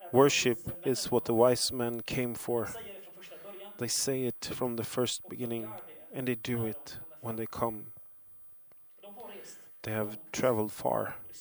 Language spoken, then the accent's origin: English; United Kingdom; I grew up in the Great Britain